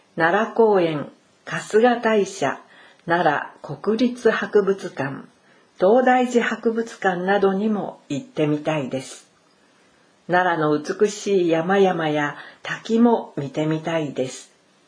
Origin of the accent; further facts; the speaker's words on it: Ireland; Japanese is a second language; 私はアイルランド出身です。アイルランドはヨーロッパに浮かぶ人口500万人の小さな島で、イングランドのすぐ隣に位置しています。